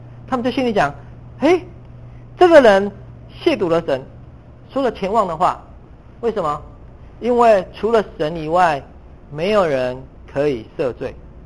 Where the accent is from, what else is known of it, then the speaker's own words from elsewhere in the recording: China; 我们以为我们经济发展好，我们国力强大了，别人就不敢欺负我们了，我们中国人就出头天了